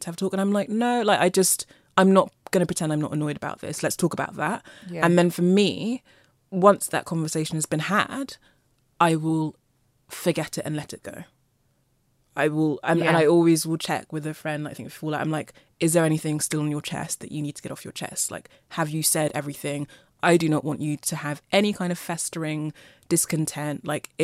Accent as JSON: {"language": "English", "country": "Nigeria", "said": "I'm Nigerian."}